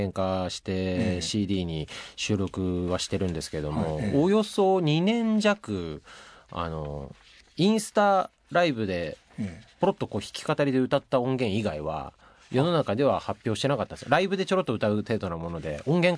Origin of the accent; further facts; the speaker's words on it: Akita, Japan; 僕の地元の秋田県でもものすごい雨が降ることが増えて